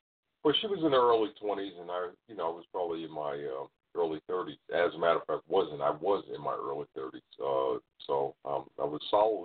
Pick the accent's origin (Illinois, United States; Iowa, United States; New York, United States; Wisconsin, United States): New York, United States; New York City; I grew up in New York City, suburbs thereof, and went to college in New York